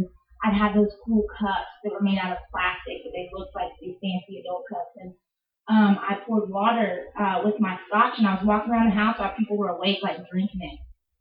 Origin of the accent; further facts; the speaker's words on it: Georgia, United States; also born or lived in Conroe, Texas; So I was born there, and I stayed there for 3 months, and we moved back to Georgia.